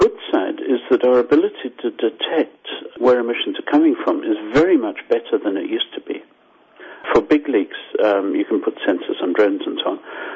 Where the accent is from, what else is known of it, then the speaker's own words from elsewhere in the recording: Harare, Zimbabwe; now in Canada; I'm Zimbabwean, as you probably got from my accent. So, sorry, Zimbabwean Canadian, it's a mess. So I grew up with these fires, and in Harare in July, August, you choke.